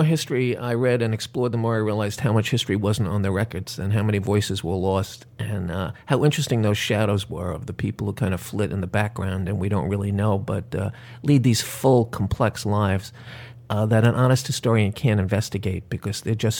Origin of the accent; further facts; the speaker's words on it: New York City, New York, United States; my growing up in the Bronx, it was always expected we were going somewhere else.